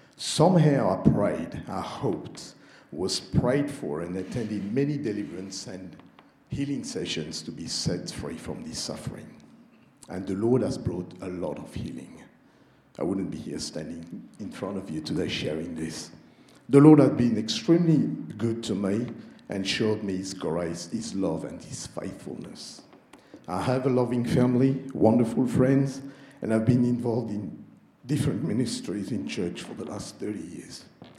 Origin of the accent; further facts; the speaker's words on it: Paris, Île-de-France, France; I was born in Paris and grew up in a Hindu home. My father was in the military